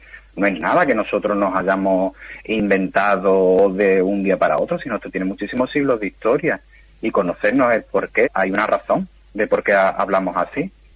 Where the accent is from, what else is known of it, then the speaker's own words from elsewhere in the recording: Gibraleón, Andalusia, Spain; Voy a decir una que es de mi pueblo, de mi localidad. Soy de Gibraleón, de Huelva, y allí usamos aviate.